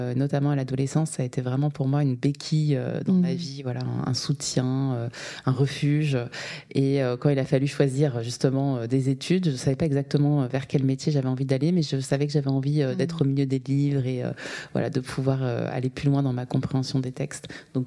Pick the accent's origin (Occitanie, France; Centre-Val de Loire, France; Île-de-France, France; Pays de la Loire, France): Île-de-France, France; Bondy; je suis mariée, j'ai deux enfants de 4 et presque 10 ans. Je viens de Bondy et j'ai grandi, j'ai fait toute ma scolarité dans ce contexte.